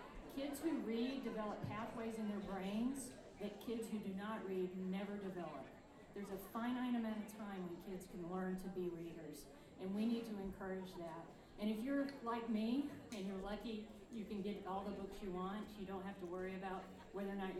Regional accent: Jonesboro, Georgia, United States; because I grew up in Jonesboro, Georgia.

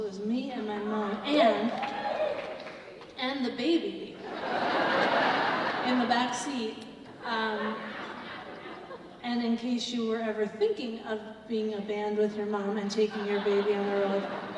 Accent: New York City, New York, United States; also born or lived in Manhattan; I'm from New York City. I grew up in. Yeah, it's good, kind of. I grew up in Manhattan and now I live in Brooklyn

